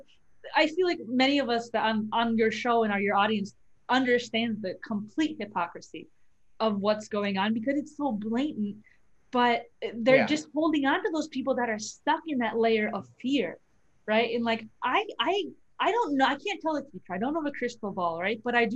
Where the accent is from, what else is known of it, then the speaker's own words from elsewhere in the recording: Chicago, Illinois, United States; now in Washington State, United States; like I'm from Illinois or from Chicago. You can't go to any restaurant right now. Everything's takeout. I'm in Washington State right now.